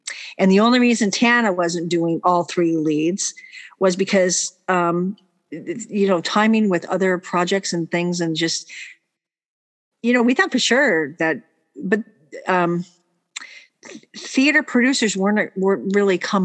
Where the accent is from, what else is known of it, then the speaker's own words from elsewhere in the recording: Santa Barbara, California, United States; And not only was he from Santa Barbara and I was from Santa Barbara.